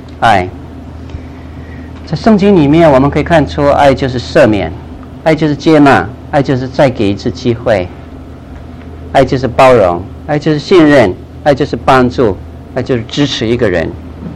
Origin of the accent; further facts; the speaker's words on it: Taiwan; 我们台湾话叫做破小